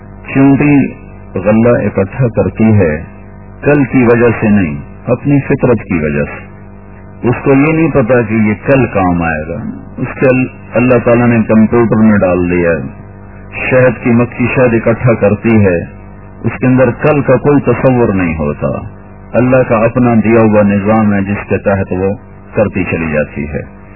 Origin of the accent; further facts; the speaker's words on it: Pakistan; born there; نہ میں پاکستان میں پیدا ہوا نہ یہ ہندوستان میں اپنی چاہت سے پیدا ہوا